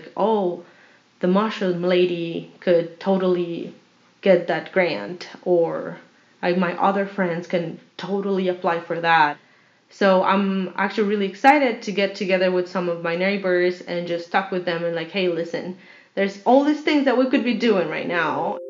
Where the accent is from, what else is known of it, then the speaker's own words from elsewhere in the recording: Mexico; English is a second language; moved away as an adult; now in United States; I am from Mexico, and I just moved here 4 years ago. I was working in Mexico doing community development through farming